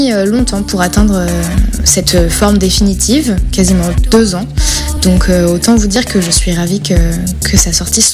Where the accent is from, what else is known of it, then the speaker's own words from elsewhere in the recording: Évreux, Normandy, France; je viens d'Évreux et je fais une pop folk hybride où j'explore des sonorités plutôt électroniques